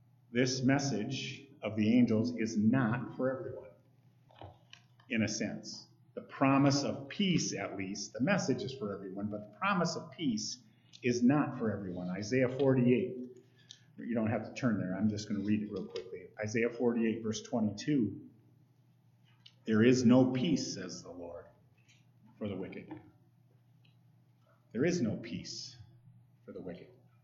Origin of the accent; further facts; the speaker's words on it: Grand Rapids, Michigan, United States; I grew up in Grand Rapids, surrounded by the Reformed Church, the Christian Reformed Church, the Protestant Reformed Church, the Dutch Reformed Church, the Reformed, I don't know. There were just Reformed churches all over the place. Very Calvinistic.